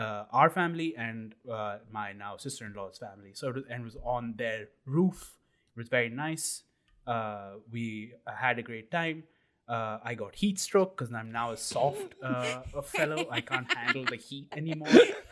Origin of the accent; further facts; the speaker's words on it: India; this is not an accent that I'm putting on. I am from India.